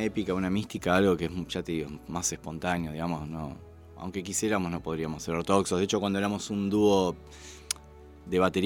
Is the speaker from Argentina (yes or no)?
yes; Buenos Aires Province, Argentina; bueno, somos bonaerenses y hacemos música